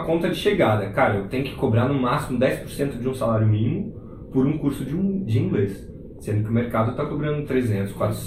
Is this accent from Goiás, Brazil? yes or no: no; Rio de Janeiro, Brazil; born there; moved away as an adult; now in São Paulo, Brazil; eu nasci no Rio de Janeiro, no subúrbio, né? Vim para São Paulo para estudar economia na FEA e quando eu entrei não falava inglês